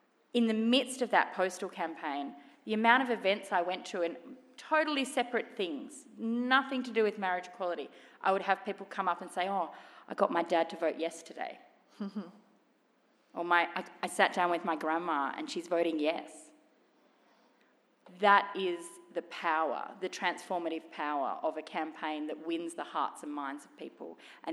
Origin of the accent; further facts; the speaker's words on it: Australia; I felt so empowered as a citizen, as an Australian, on that day and on that night.